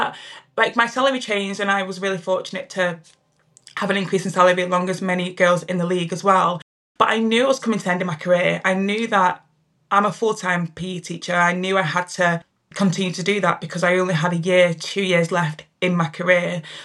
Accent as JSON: {"language": "English", "town": "Manchester", "region": "North West England", "country": "United Kingdom", "said": "I think I'm from Manchester, so I've relocated home."}